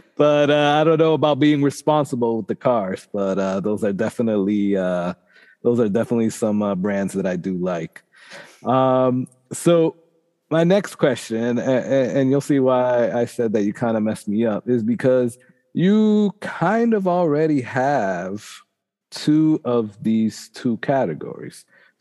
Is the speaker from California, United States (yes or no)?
no; Boston, Massachusetts, United States; So I grew up in Boston, and back in Boston, everybody was, or at least that in my area, was all into the Hondas.